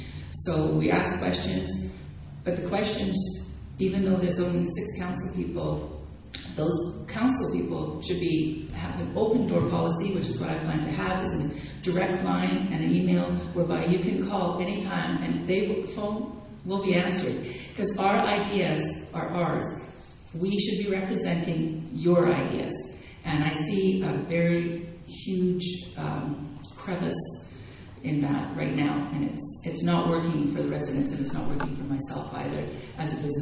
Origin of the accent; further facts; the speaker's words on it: Denmark; I'm from Denmark originally. And everybody in Denmark lives in small homes